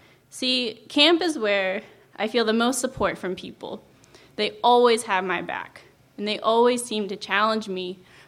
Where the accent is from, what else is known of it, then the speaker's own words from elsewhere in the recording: New Jersey, United States; All right … I'm also an outdoor ministry major. I'm a junior though, and I come from New Jersey.